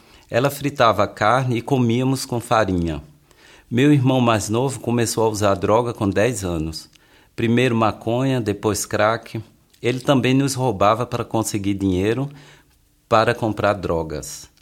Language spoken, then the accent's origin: Portuguese; Rio de Janeiro, Brazil; tenho 31 anos e venho do Rio de Janeiro. Vivo há 5 anos em Brook. Sou casado e em breve teremos filho. Cresci na favela com 5 irmãos. Sou o segundo mais velho.